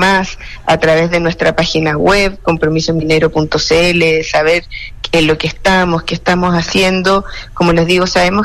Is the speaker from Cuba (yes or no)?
no; Chile; como chilenos todos, saber la importancia que tiene esta industria para el país